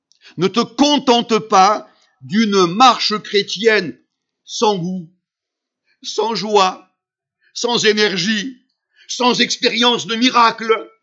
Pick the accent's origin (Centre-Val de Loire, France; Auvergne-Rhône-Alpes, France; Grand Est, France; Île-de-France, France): Auvergne-Rhône-Alpes, France; Saint-André-le-Gaz; also born or lived in Armenia; le petit village de l'Isère, qui fut le village qui nous a accueillis, toute la famille, lorsque nous sommes arrivés d'Arménie, Saint-André-le-Gaz.